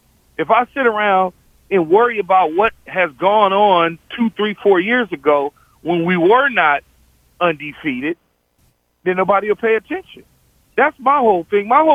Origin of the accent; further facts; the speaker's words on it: Ohio, United States; Oh, you know, I'm from Ohio. I was in Cincinnati, and we always played those teams.